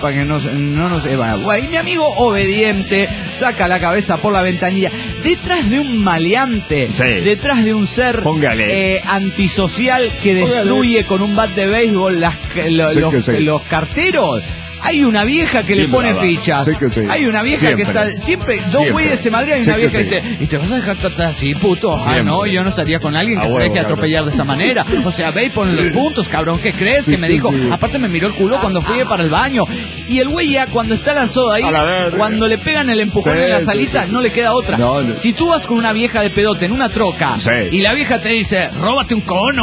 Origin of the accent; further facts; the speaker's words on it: Rosario de Lerma, Salta, Argentina; soy de Rosario de Lerma, Salta, Argentina.